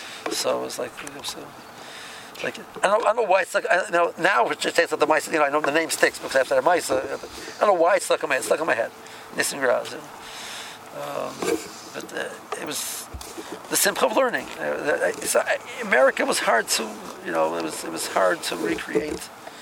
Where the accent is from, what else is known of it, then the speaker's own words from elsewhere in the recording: Tel Aviv, Tel Aviv District, Israel; And I came from Tel Aviv, you never took off your jacket, basically.